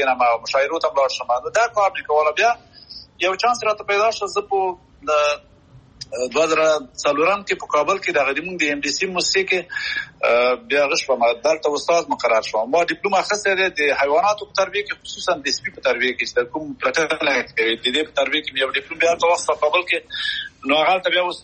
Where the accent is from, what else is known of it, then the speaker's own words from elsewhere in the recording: Haryob, Paktia, Afghanistan; now in United Arab Emirates; زه خو خپله د پکتیا د هاریوب یم، او د هاریوب ولسوالۍ کې یو کلی دی چې کورکی ورته وایي، هغه هلته مې خاپوړې کړي.